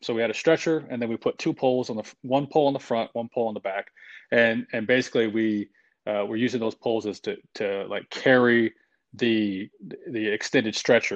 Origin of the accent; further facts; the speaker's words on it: Oklahoma, United States; Yeah, so I grew up in a small town in Oklahoma, and, you know, my mom raised me along with my sister